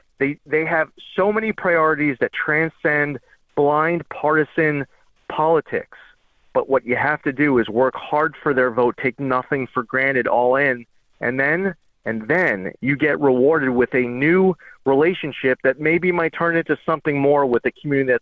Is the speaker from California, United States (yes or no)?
no; New York, United States; And I could say, as a New Yorker, that I have witnessed a whole lot of people fleeing the state every single day